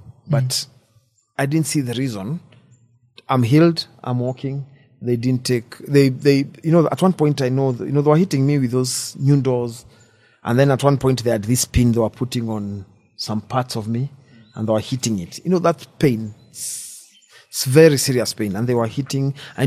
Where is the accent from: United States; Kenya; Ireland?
Kenya; Embu, Embu County; I've spent most of my growing up in Embu